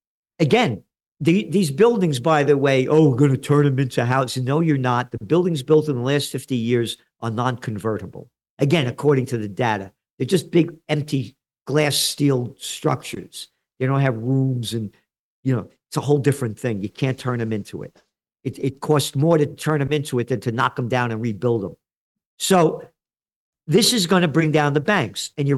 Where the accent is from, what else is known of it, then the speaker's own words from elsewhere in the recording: Bronx, New York, United States; now in Kingston, United States; Again, I'm a guy born in the Bronx, and I'm a New Yorker.